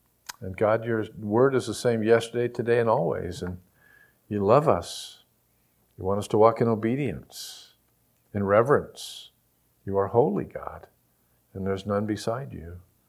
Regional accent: United States; I love America. I'm an American. I love this country.

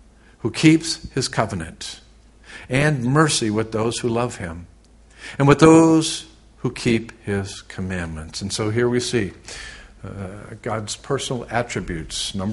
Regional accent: United States; one of the most sick things I've ever seen in my life as an American, as one that served in our military, this nation that I love

